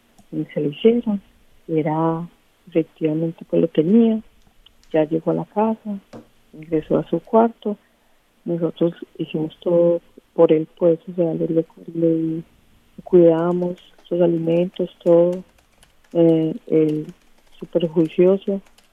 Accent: Medellín, Antioquia, Colombia; moved away; yo hago arepas colombianas, paisas, porque yo soy de Medellín, de Colombia, Medellín. Yo llegué a este país hace 5 años.

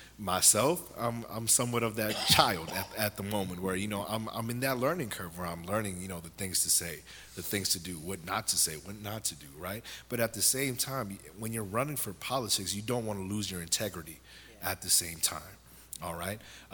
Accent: Mount Vernon, New York, United States; also born or lived in Poughkeepsie; I grew up in Mount Vernon, New York, 3rd and 3rd Projects, then moved up to Poughkeepsie, in the town of Poughkeepsie, where things were a little bit better, but there was still some chaos there.

